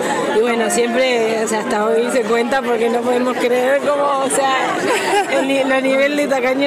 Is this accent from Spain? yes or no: no; Uruguay; de Uruguay, y bueno, voy a contar una anécdota de mi padre.